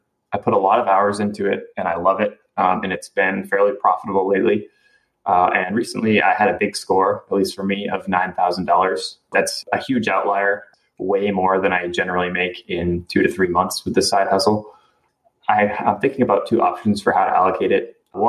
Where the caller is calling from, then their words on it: Maine, United States; I'm calling from Maine.